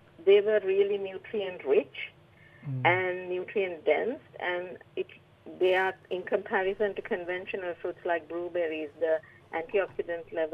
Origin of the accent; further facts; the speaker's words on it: Sri Lanka; moved away as an adult; now in Australia; I'm originally from Sri Lanka. So I migrated to Australia in 2007.